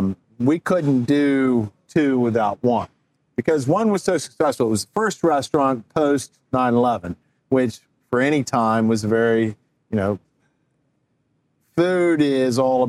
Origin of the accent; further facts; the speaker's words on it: Sandy Springs, Georgia, United States; And I grew up in Sandy Springs